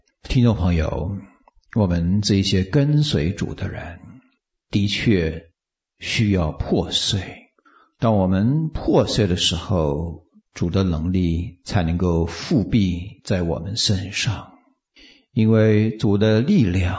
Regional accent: China; 我们中国人有一句话说，人穷则乎天

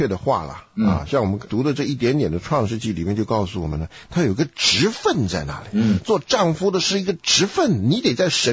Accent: China; 我们中国人不太懂得恩这个字

